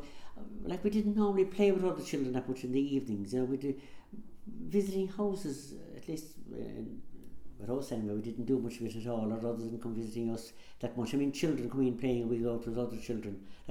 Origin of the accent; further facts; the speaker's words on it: Ballymacoda, Munster, Ireland; born there; Well, I was born actually in the Ahavine Crossing, Ahavine, Ballymacoda. I was born locally in the house, as everybody was back then.